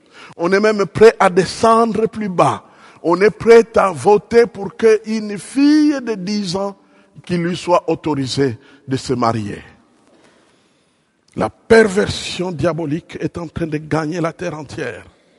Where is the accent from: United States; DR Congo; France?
DR Congo; Je viens de la République démocratique du Congo depuis 1980